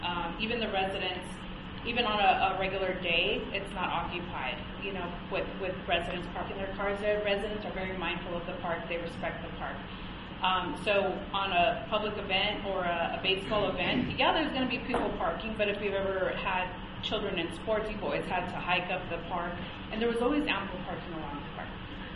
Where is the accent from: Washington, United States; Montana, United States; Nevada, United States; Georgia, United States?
Nevada, United States; I'm from Clark County, we're property manager.